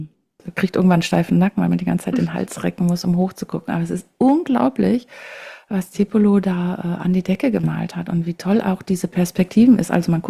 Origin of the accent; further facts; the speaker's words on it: Frankfurt, Hesse, Germany; Ja, in meiner Heimatstadt, es gibt auch immer schöne Dinge.